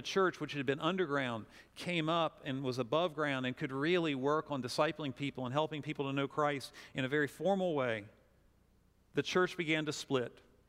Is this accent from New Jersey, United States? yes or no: no; Winchester, Virginia, United States; I grew up in Winchester, which is 60 miles from here, highly divided town around the issue of slavery